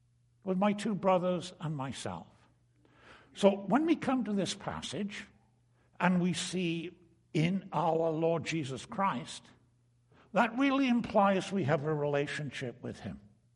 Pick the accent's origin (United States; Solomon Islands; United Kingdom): United Kingdom; Wales; where I grew up in Wales, we had a peculiar expression. We always used the phrase our mam and our dad.